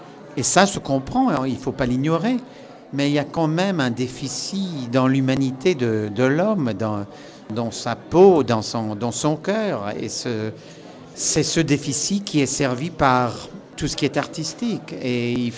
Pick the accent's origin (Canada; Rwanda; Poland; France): France; Paris, Île-de-France; born there; Mon père était irlandais, ma mère était anglaise. Et moi, je suis né à Paris et j'avais à choisir ma nationalité.